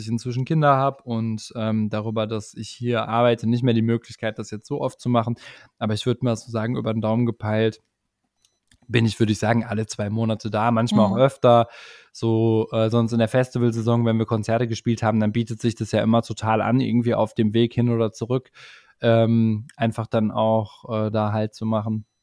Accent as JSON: {"language": "German", "town": "Gelsenkirchen", "region": "North Rhine-Westphalia", "country": "Germany", "tie": "born or raised there", "said": "Ich bin aufgewachsen in Bulmke-Höhlen, in so Straßenzügen, die irgendwie, würde ich sagen, sehr mittelschichtig waren, in der Nähe vom Bulmker Park"}